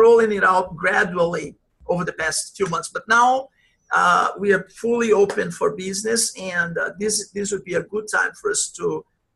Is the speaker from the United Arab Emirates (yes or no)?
no; Brazil; moved away as an adult; now in United States; I'm originally from Brazil, and I've lived now in the US for 26 years. I've switched my citizenship. I'm a US citizen